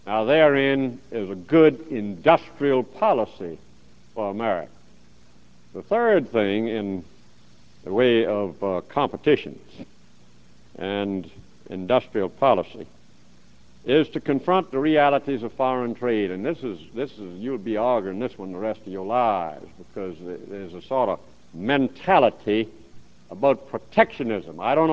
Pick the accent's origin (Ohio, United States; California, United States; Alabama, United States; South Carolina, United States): South Carolina, United States; the German steel entities in Georgetown, South Carolina, right down the road from my hometown, but they're dumping on my hometown docks